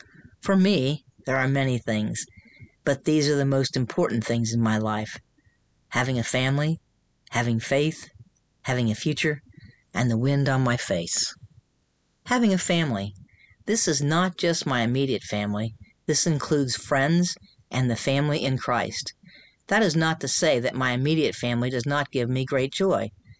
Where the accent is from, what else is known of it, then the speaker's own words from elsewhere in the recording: Florida, United States; I grew up in Florida and had a small sailboat.